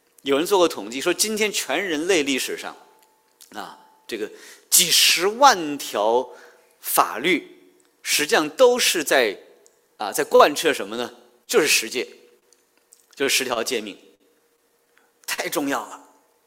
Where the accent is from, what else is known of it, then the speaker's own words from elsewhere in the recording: China; 我们中国人应该看，因为这个主人公跟我们中国是有关系的